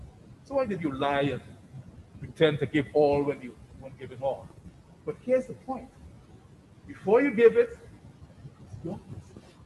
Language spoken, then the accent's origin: English; Chicago, Illinois, United States; I'm from Chicago. We like Michael.